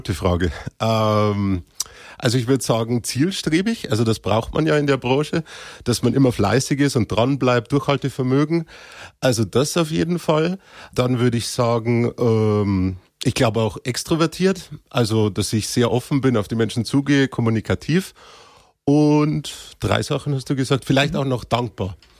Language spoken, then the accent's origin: German; Cham, Bavaria, Germany; born there; Aber ich bin in Cham selber geboren, ja.